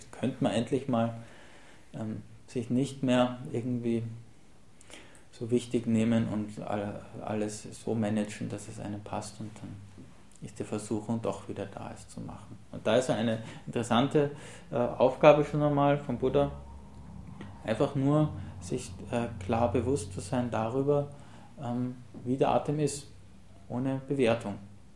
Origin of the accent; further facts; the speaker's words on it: Vienna, Austria; ich komme aus Wien, wisst ihr schon